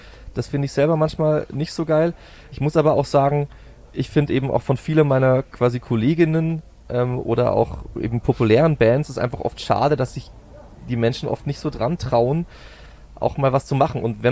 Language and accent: German; Berching, Bavaria, Germany; also born or lived in Dresden; Ich bin in Dresden geboren, kurz vor der Wende mit meiner Familie Ausreiseantrag gewilligt bekommen und nach Neumarkt in der Oberpfalz gezogen oder daneben nach Berching.